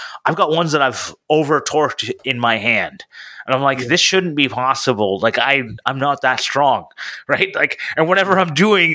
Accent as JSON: {"language": "English", "country": "Canada", "said": "I'm Canadian"}